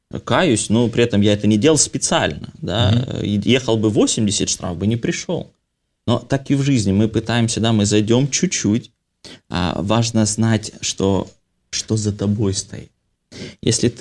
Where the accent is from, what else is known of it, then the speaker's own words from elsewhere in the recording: Vladikavkaz, North Ossetia–Alania, Russia; now in Saint Petersburg, Russia; Я вырос во Владикавказе, там не сильно ислам развит, так как, допустим, в Грозном или в Ингушетии.